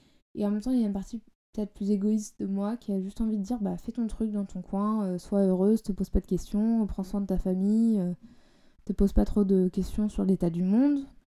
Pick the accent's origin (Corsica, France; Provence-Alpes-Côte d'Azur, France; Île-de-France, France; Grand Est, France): Île-de-France, France; Paris; Pigalle, c'est juste au sud de là où j'ai grandi.